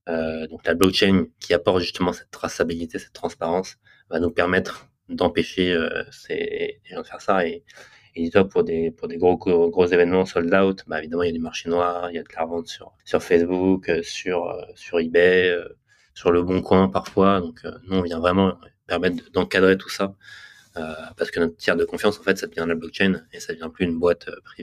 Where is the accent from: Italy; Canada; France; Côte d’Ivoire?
France; Paris, Île-de-France; Moi, pour la petite histoire, je suis originaire de Paris